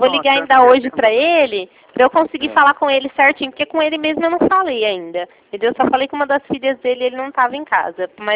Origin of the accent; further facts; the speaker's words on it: São Paulo, Brazil; eu falei que eu sou do estado de São Paulo